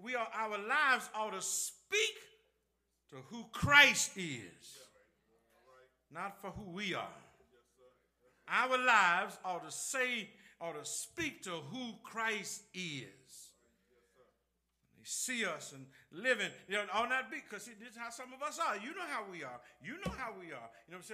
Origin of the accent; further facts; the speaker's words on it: Shreveport, Louisiana, United States; Look, when I was growing up in Shreveport, Louisiana, Cedar Grove was where I was.